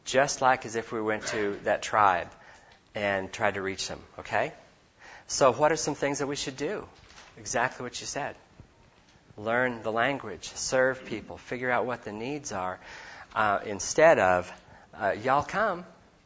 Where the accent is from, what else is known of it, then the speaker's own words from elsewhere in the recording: Bozeman, Montana, United States; When I was raised in Bozeman, Montana, we would go to the grocery store, and we went to the Disciples of Christ Church. But everybody we knew in town was white.